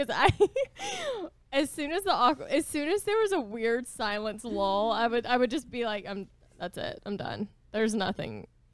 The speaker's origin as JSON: {"language": "English", "town": "Boston", "region": "Massachusetts", "country": "United States", "said": "I'm from Boston and I'm just kind of hard."}